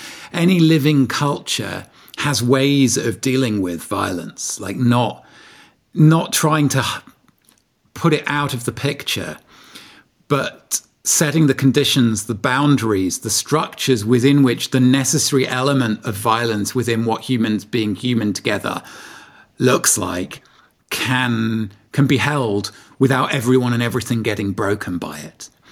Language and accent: English; Darlington, North East England, United Kingdom; I mean, I grew up in Darlington, which is not far from Richmond, North Yorkshire, actually, just across the border into County Durham.